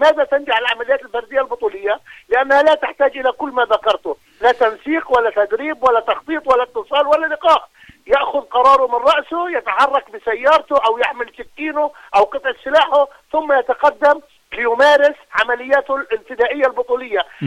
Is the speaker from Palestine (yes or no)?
yes; Palestine; إذن نحن كفلسطينيين